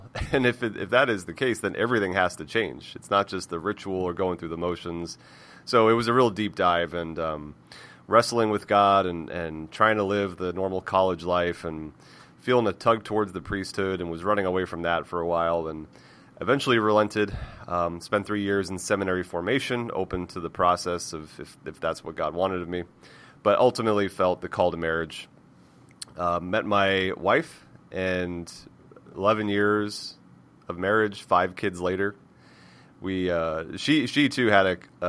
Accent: Florida, United States; So I am born and raised in Florida, and after college

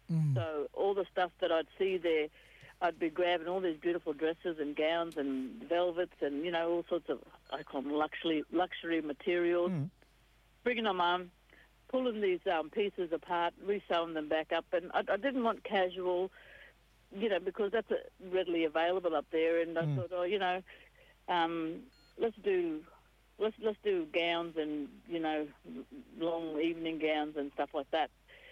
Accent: Cherbourg, Queensland, Australia; now in Cairns, Australia; I kind of adopted from up here in Cairns now, Originally I'm from Sherbourg, beautiful Sherbourg. And my people, as we know, we all got sent around. So I'm a Gungri woman.

